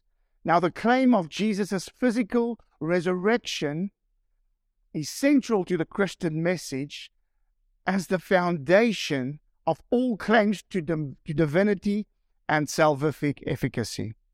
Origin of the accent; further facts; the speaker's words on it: South Africa; I'm a South African rugby reporter, rugby supporter.